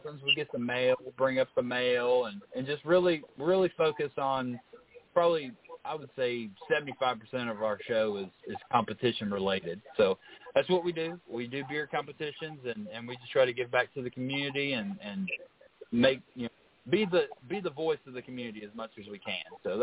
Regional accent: Kentucky, United States; We're both from Kentucky originally, so it's always nice to go back up there any opportunity we have just to see friends and family and just be in Kentucky again.

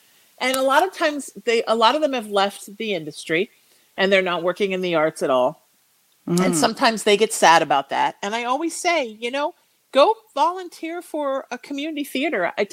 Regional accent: Connecticut, United States; So I'm from Connecticut, and I've always been, I like very New England tailored preppy L.L. Bean kind of clothes.

